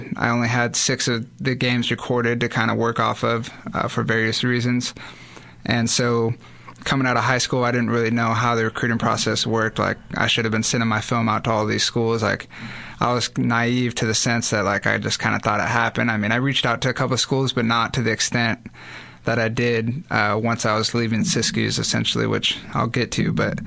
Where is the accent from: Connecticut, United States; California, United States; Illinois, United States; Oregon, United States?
Oregon, United States; Rogue River; but I grew up in Rogue River. Played all sports all year round, whether it's soccer, football, baseball, basketball, run track relays to kind of help out the track team.